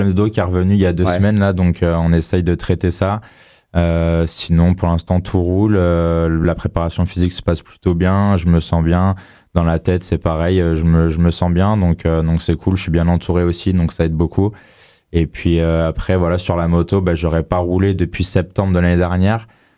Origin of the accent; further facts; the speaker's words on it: Montluçon, Auvergne-Rhône-Alpes, France; born there; Je suis né à Montluçon.